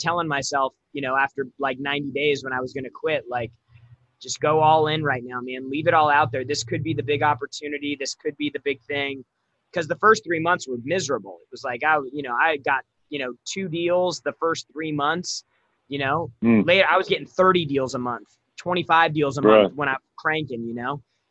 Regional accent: San Diego, California, United States; now in Los Angeles, United States; I moved from San Diego to LA. Like, when you grow up in San Diego, LA is like the big city.

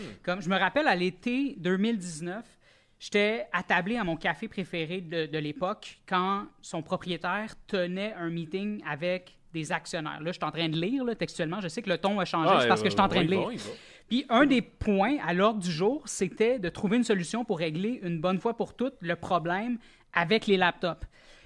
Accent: Verdun, Quebec, Canada; Je viens de Verdun.

